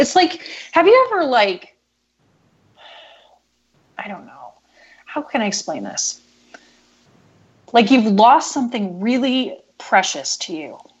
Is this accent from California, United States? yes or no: no; Cleveland, Ohio, United States; because from growing up in Cleveland, I've always known the Thinker to be exploded.